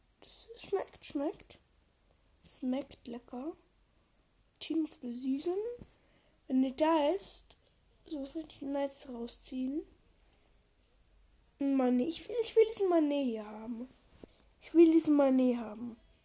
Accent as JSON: {"language": "German", "country": "Austria", "said": "Ihr wisst, ich bin Österreicher."}